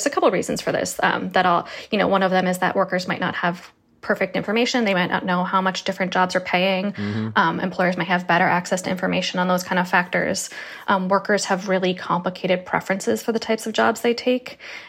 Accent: Massachusetts, United States; For example, I'm from Eastern Massachusetts

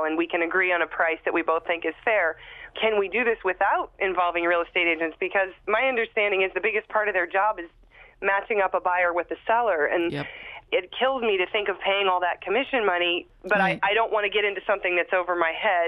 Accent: Alaska, United States; now in Los Angeles, United States; I'm originally from Alaska. I've moved around a bit, but originally from Alaska.

